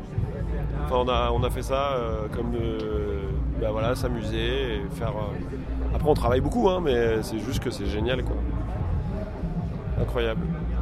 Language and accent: French; Aix-en-Provence, Provence-Alpes-Côte d'Azur, France; On n'est pas entier, on est d'Aix-en-Provence.